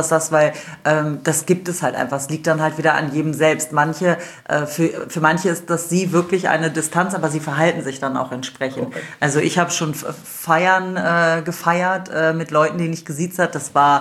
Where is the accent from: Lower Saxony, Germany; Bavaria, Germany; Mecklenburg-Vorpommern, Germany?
Lower Saxony, Germany; Wolfsburg; born or raised there